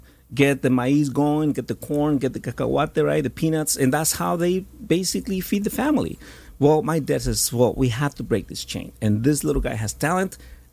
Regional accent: Puebla, Mexico; I was born in Mexico, Puebla. Me gusta el mole. Soy poblano and soy a santanero también.

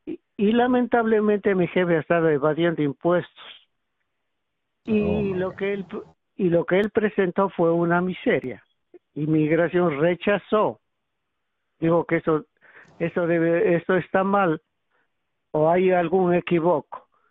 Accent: Ecuador; now in United States; yo soy un inmigrante ecuatoriano que entré aquí en el 76, la primera vez. Okay. Luego fui deportado, regresé en diciembre del 88.

